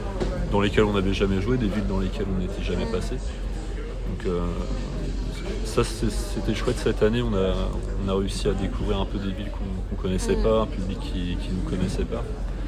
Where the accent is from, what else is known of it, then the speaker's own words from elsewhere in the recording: Brittany, France; on a joué plus dans l'Ouest étant donné qu'on est originaire de Bretagne, tu vois.